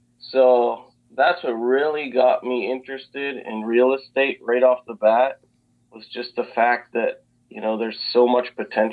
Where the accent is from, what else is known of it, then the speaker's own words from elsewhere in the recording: Calgary, Alberta, Canada; Sure. So I'm originally from Canada, Calgary, Alberta. That's where I went to university.